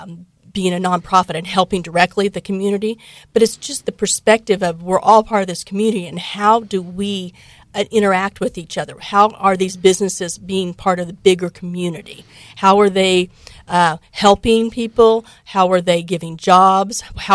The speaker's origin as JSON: {"language": "English", "region": "Kansas", "country": "United States", "tie": "born or raised there", "also_born_or_lived": "Lawrence", "said": "Well, I was actually born in Lawrence when my dad was in law school. And then I grew up in western Kansas."}